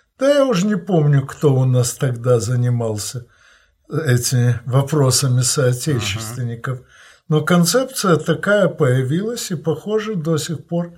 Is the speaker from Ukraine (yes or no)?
yes; Odesa, Odesa Oblast, Ukraine; now in Moscow, Russia; Я перебрался из моей родной Одессы в Москву на 4-м году независимости Украины